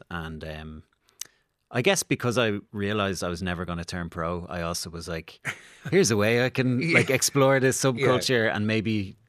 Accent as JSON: {"language": "English", "town": "Coolmine", "region": "Leinster", "country": "Ireland", "tie": "born or raised there"}